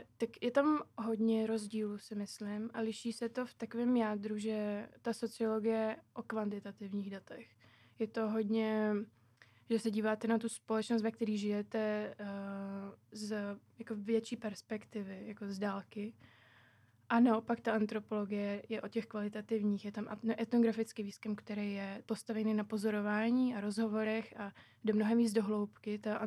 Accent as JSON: {"language": "Czech", "region": "Prague", "country": "Czechia", "lives_now": "Brno, Czech Republic", "said": "A původně jsem z Prahy a teď v Brně mi přijde, jsem začala žít až posledním rokem"}